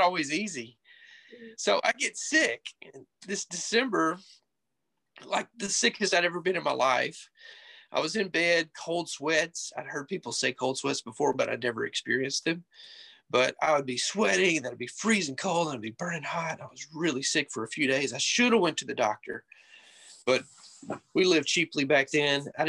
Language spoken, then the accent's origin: English; Louisiana, United States; I'm from North Louisiana. I know that eldership.